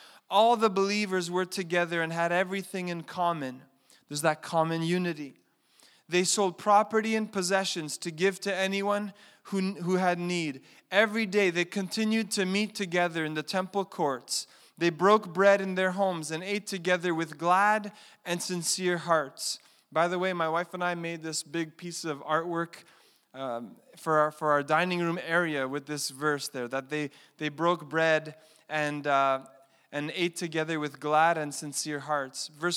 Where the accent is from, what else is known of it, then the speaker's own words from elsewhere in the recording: Montreal, Quebec, Canada; I grew up in Montreal.